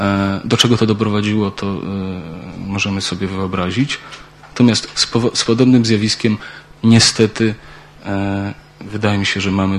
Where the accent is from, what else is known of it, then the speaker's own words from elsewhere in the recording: Belarus; ja jako Białorusin